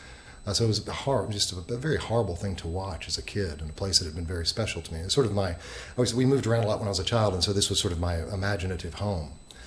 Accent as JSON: {"language": "English", "region": "Southern United States", "country": "United States", "tie": "born or raised there", "said": "Growing up in the South as I did, you're a place filled, of course, with churches. And I was next door to an African-American church"}